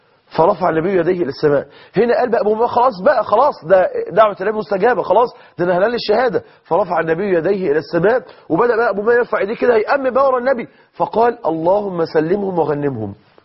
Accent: Egypt; أنا عارف عندنا في مصر الجو حر الصبح حبتين مش مشكلة

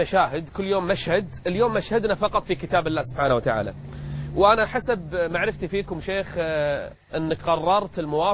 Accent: Kuwait; نرحب وإياكم بضيوفنا قراء المساجد عندنا في الكويت

